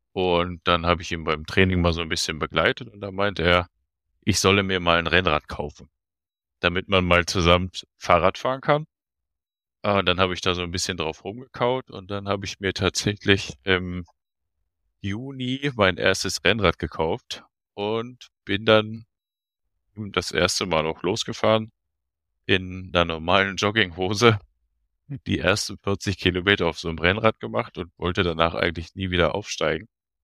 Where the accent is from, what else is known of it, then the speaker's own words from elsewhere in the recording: Hasum, Lower Saxony, Germany; Wohnhaft in der Nähe von Hildesheim, in dem Örtchen Hasum. Und ja, so, das ist das, wo ich herkomme auf jeden Fall.